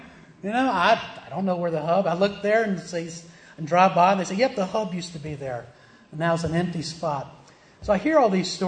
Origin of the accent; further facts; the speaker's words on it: Virginia, United States; Now, I'm from Virginia.